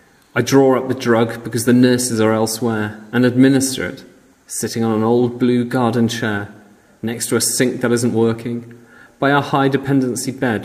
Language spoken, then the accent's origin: English; United Kingdom; Yet, being British, I'm meant to be the funny, sardonic one.